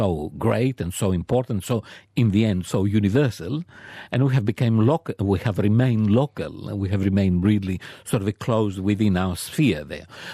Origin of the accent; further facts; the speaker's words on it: Olympia, Western Greece, Greece; Well, I was born in Olympia, where the Olympic Games began